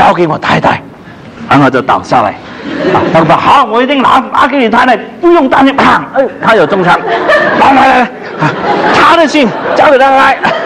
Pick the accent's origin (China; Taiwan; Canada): China; Guangdong; accent: Cantonese; 我们广东话叫烫烫是没有国语的烫它就不行